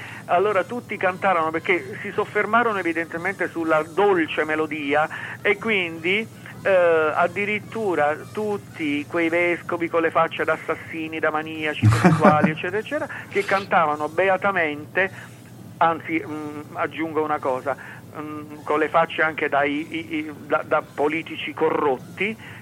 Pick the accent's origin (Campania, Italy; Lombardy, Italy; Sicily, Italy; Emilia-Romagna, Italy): Campania, Italy; born there; nella casa in cui io sono nato, che affacciava sul Golfo di Napoli